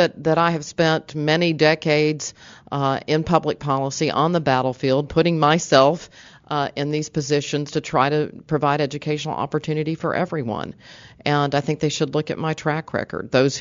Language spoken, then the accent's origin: English; Houston, Texas, United States; So anyway, I grew up in Houston, and I consider myself a Texan.